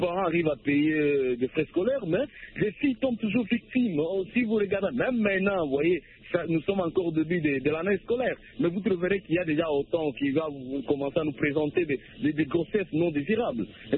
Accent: DR Congo; l'État ne paye pas les enseignants chez nous en RDC.

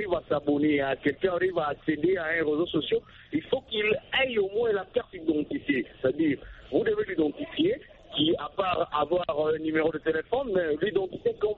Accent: DR Congo

